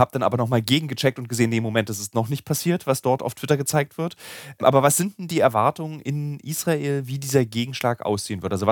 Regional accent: Berlin, Germany; Also als Berliner kann ich das nur in dieser einen Variante, die man diesen Namen ausspricht, aussprechen.

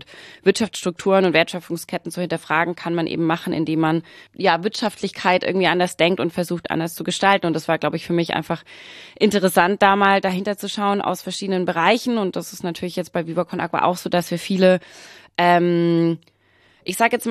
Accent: Baden-Württemberg, Germany; moved away as an adult; now in Hamburg, Germany; ich komme aus dem Schwabenländle und bin aber schon einige Jahre irgendwann mal dann nach Hamburg gezogen, auch wegen Studium, auch wegen der Arbeit.

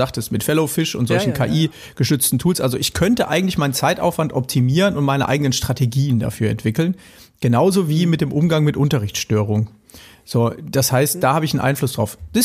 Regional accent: North Rhine-Westphalia, Germany; bei uns im Ruhrpott sagt man ja, muss ja.

